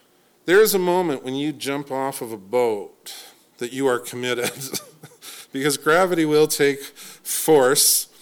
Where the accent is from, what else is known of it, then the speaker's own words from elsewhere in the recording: Salmon Arm, British Columbia, Canada; But I grew up in Salmon Arm, and let me tell you, we would ride our bikes to Canoe Beach.